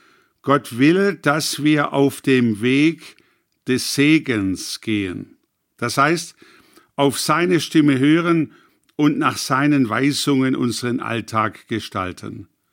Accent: Reutlingen, Baden-Württemberg, Germany; Ich erinnere mich an eine bedeutende Persönlichkeit in meiner Heimatstadt Reutlingen

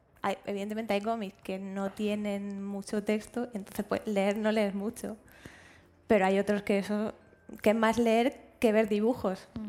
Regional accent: Region of Murcia, Spain; soy de Murcia.

